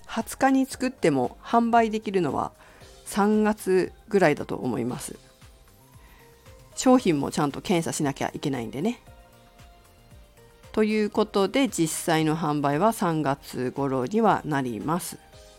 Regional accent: Fukushima, Japan; 福島は私の実家で、そして実家は、まあ、父方の実家ですけれども、リンゴや桃の果物農家をやっています。

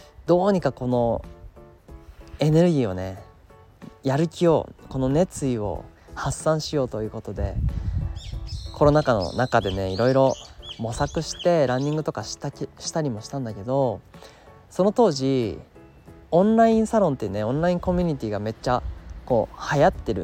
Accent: Nagano, Japan; 僕は長野県出身の28歳です。

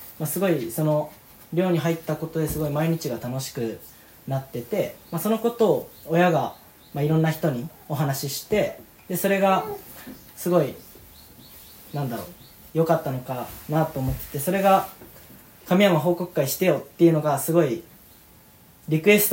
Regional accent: Yabakei, Oita, Japan; also born or lived in Kamiyama, Japan; 僕は耶馬渓のここ出身で、高校が、中学校までは耶馬渓で過ごしてたけど、高校は徳島県の神山町っていう、小さい町で、町の農業高校に通ってました。

